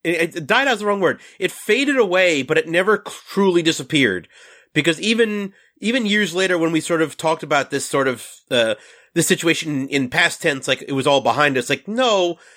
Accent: New York City, New York, United States; you know, I'm from New York City.

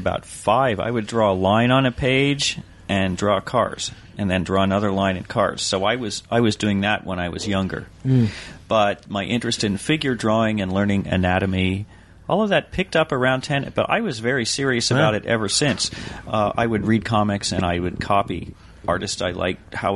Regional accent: Virginia, United States; also born or lived in Quantico, Virginia; So, yeah, and so I grew up on the Chesapeake Bay for a while. That's where it started.

